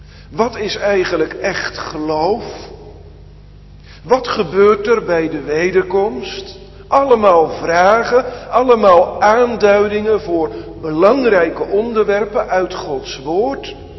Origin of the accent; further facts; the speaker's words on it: Sliedrecht, South Holland, Netherlands; Vroeger in Sliedrecht, waar ik ben opgegroeid, kwamen mijn broer en ik wel eens bij een man die een kast vol boeken had.